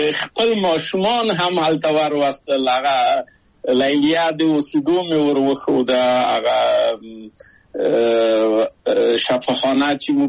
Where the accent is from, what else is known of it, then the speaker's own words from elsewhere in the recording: Kabul, Afghanistan; moved away as an adult; موږ په کابل په یو کلي کې تقریبا چې اوسېدو